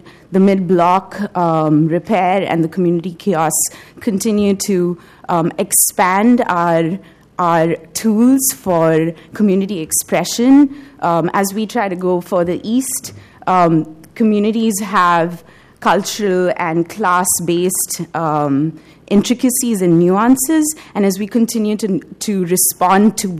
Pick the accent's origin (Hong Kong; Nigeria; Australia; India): India; moved away as an adult; now in Portland, United States; I'm from India. And back in India, I was involved with a lot of activism